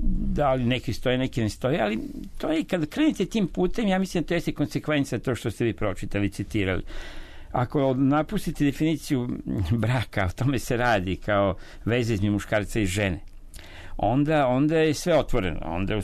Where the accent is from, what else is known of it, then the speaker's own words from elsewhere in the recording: Sombor, Vojvodina, Serbia; now in Belgrade, Serbia; kao dete sam to još u Somboru doživljavao